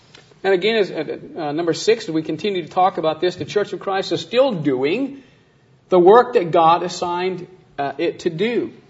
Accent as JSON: {"language": "English", "region": "Northeast", "country": "United States", "tie": "born or raised there", "said": "as I was taught growing up in the Northeast."}